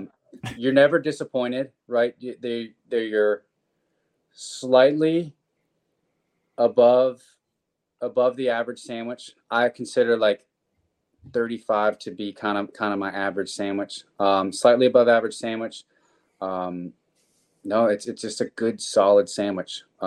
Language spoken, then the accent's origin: English; the South, United States; I'm sorry. I'm from the South. I know my family's from the Northeast, but I don't think we have that.